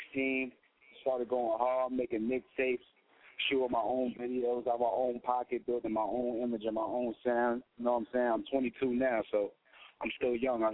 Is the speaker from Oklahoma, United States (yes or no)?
no; Harlem, New York, United States; because being that I'm from Harlem and I was a young boy when they was really out and really popping